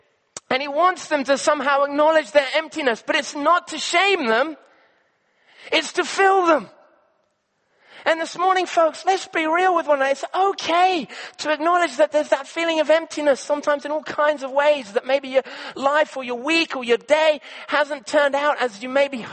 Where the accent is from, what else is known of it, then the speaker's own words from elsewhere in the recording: Kenya; And I remember one time I grew up in Kenya. I was there in a small little lake in Kenya on a boat.